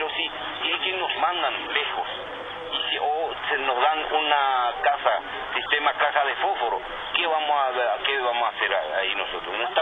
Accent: Asunción, Paraguay; Yo soy específicamente del Bañado Sur y queremos seguir viviendo ahí

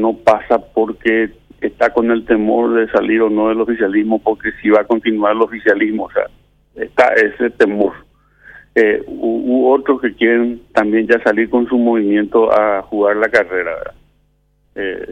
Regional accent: Paraguay

